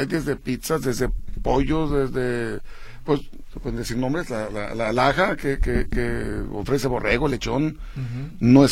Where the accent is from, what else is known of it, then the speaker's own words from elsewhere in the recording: Cocula, Jalisco, Mexico; esos son de allá de mi pueblo, de Cocula, Jalisco.